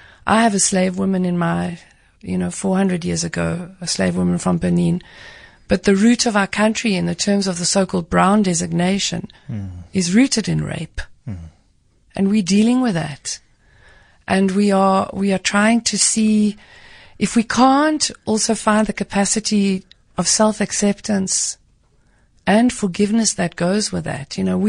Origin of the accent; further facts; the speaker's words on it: Ermelo, Mpumalanga, South Africa; born there; I was born in Ermelo.